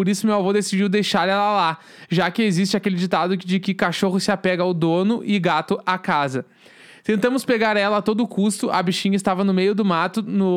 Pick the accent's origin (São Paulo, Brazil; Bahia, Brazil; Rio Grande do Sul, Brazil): Rio Grande do Sul, Brazil; Osório; eu sou de Osório. Osório é muito foda.